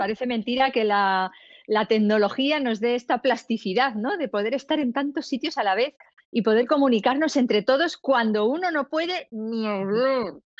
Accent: Madrid, Community of Madrid, Spain; now in Majadahonda, Spain; Somos de aquí, de Madrid. Estamos en Majadahonda viviendo, pero vamos, nacimos en Madrid y de momento estamos aquí

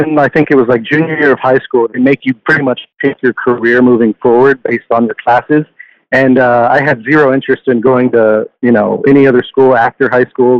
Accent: Houston, Texas, United States; I was born and raised in Houston myself. Didn't really move around much. I thought I would never leave Texas.

